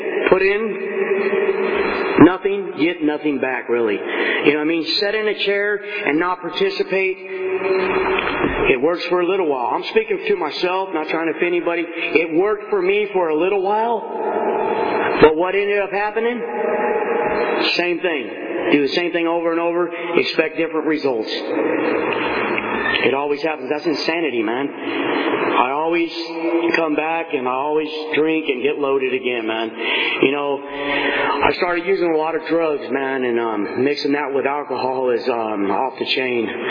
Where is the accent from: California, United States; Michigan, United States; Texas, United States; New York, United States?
California, United States; I'm undercover from California. Badge number 209. That's our area code, you know what I mean?